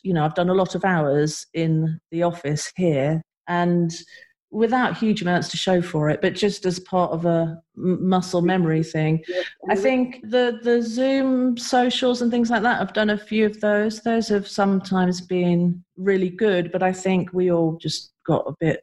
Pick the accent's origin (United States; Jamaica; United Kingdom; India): United Kingdom; East of England; most of my career I've lived in London, even though I'm from Suffolk. I went to school in Suffolk, was brought up in Suffolk. My dad was a farmer.